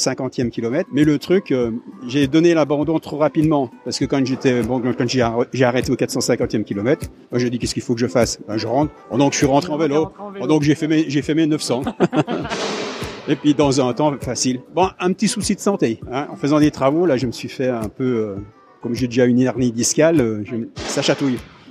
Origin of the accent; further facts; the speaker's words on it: Gérardmer, Grand Est, France; je viens de Gérardmer, exactement Réopal.